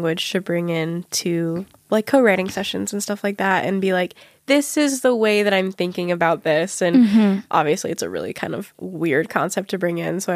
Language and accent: English; California, United States; And growing up in California is really lucky when you're queer.